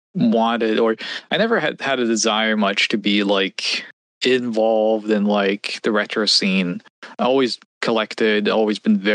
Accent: Norway; I'm already a unicorn because I'm like from Northern Europe. I'm born and raised in Norway.

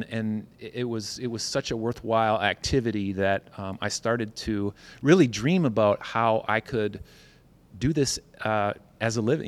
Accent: Winona, Minnesota, United States; So growing up in Winona, we didn't have anything like that necessarily.

